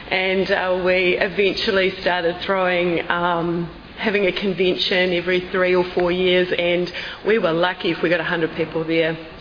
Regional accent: New Zealand; now in San Diego, United States; Although I live in San Diego, I'm from New Zealand. I was born in New Zealand. I got clean in New Zealand.

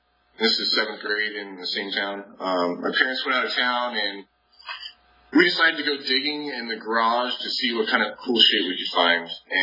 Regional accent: Lodi, California, United States; also born or lived in Lockford; I grew up in Lodi, California, up north, and I went to the same elementary school, and then in seventh grade, we moved to a small town of Lockford.

